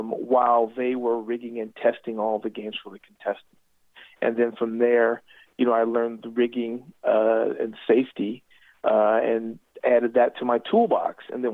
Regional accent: Texas, United States; also born or lived in Great Falls, Montana / England; so originally I was born in Great Falls, Montana. And then we lived in England, and then we settled down in Texas.

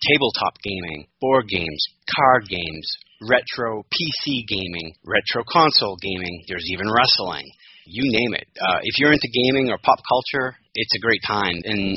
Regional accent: Boston, Massachusetts, United States; So I am originally from New England. Grew up in the Boston area

